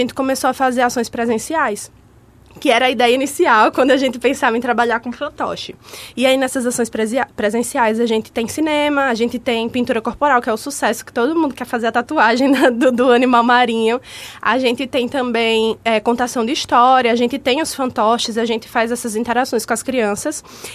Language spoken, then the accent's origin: Portuguese; Arapiraca, Alagoas, Brazil; É, eu sou de Arapiraca, eu sonhava com um dia que a gente pudesse fazer um trabalho que contemplasse a cidade, né?